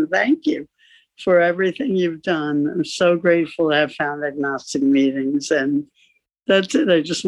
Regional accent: Manhattan, New York, United States; I'm so happy to see you all.

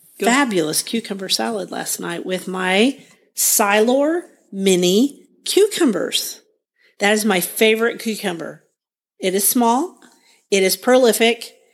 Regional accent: Guthrie, Oklahoma, United States

